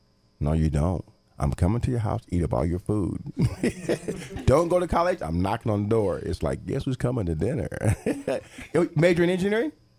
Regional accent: Indiana, United States; I went through, three or four different high schools in my hometown, Terrell, Indiana, and I didn't finish none of them.

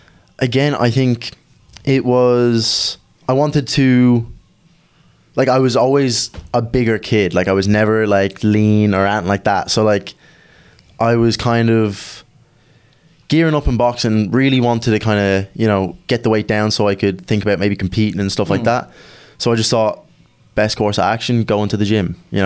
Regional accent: Ratoath, Leinster, Ireland; obviously. 21. I'm from Retoath originally. Living there a good while now.

